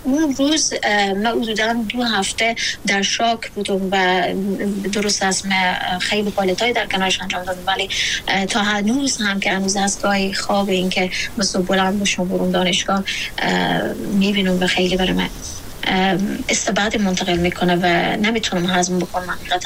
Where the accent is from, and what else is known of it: Afghanistan